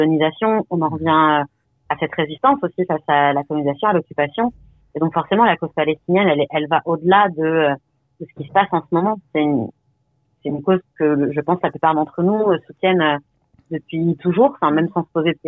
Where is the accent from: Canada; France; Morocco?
Morocco; mais en tout cas, on est marocain quoi qu'il arrive, et nos expériences aussi construisent cette culture hyper riche.